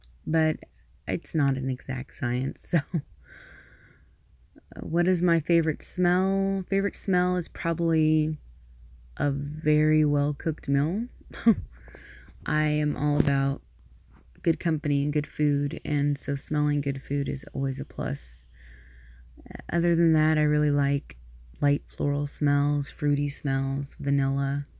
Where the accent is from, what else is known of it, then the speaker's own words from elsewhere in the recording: the South, United States; I grew up in the South, so our speech is peppered with babe, darling, sweetheart, all those sorts of things.